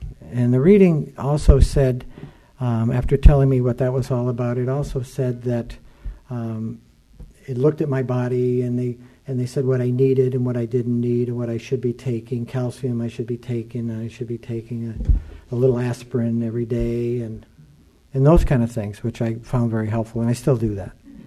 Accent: Massachusetts, United States; And I said, well, I'm from Massachusetts. The stone capital of the world.

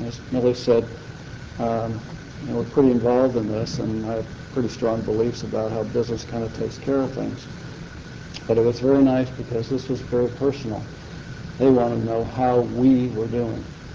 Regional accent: United States; And people I didn't know came up to me and were just so happy to see me as an American.

